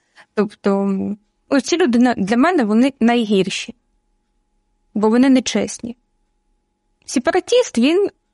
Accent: Donetsk Oblast, Ukraine; born there; Я народилася на Донеччині.

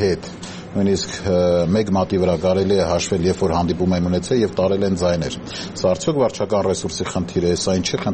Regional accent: Spitak, Lori, Armenia; Օրինակ ես ծնունդով Սպիտակից եմ

